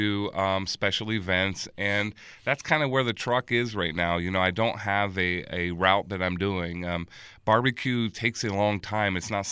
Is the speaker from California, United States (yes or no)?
no; Las Vegas, Nevada, United States; I'm from Vegas. I've been here for over 30 years